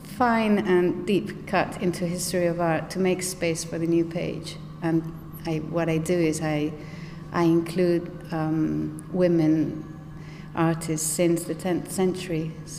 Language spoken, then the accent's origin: English; Castile and León, Spain; English is a second language; now in Madrid, Spain; I live in Madrid. And though I come from Castilla, it's slightly north and west.